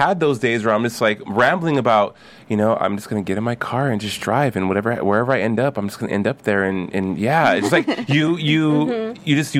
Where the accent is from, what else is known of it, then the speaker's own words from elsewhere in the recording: Albuquerque, New Mexico, United States; I'm from Albuquerque, New Mexico. I have been on many a farm and no one looked like that.